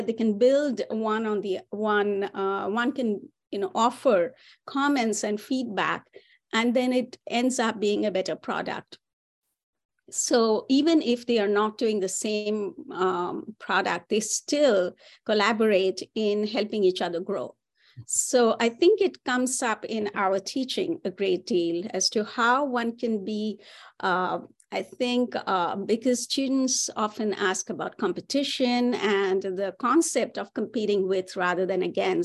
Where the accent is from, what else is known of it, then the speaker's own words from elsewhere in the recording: India; I was from India, so it's a very different. I was an international student at Syracuse University